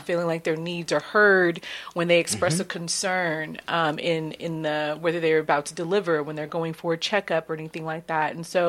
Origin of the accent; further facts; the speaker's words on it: California, United States; I grew up in the Bay Area, Central. My family's in Stockton currently.